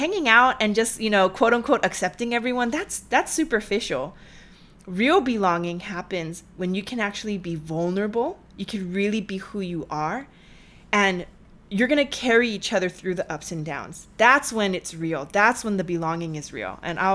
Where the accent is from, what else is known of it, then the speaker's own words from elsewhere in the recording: United States; for example, I'm Korean American. There is not one Korean American like me, right?